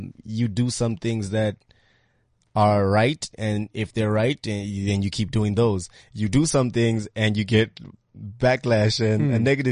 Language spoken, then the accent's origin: English; Bloemfontein, Free State, South Africa; also born or lived in Johannesburg; So I was born in Johannesburg. I went to school in Bloemfontein for how many years? From about grade 4 till I left matric, and then I came back to Joburg.